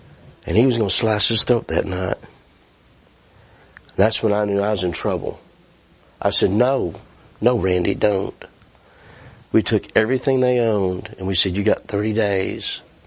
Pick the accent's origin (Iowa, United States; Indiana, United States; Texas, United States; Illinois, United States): Texas, United States; White Settlement; Now mind you … I grew up in White Settlement, Texas.